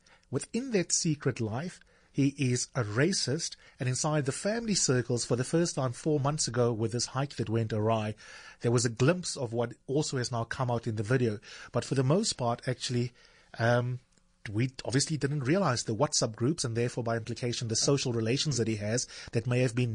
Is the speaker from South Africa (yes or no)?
yes; South Africa; my intuitions as a South African, not just as a black South African, but as a South African full stop